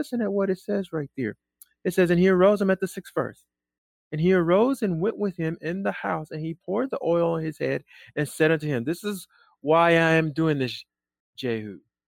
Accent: United States; But see, I'm from the West, living in this United States or divided states of America, if I'm honest.

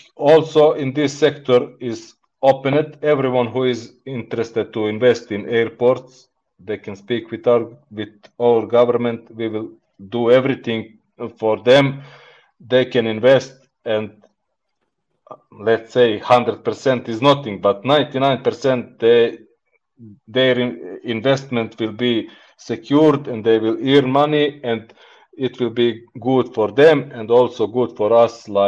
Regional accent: Montenegro; English is a second language; I am from Montenegro.

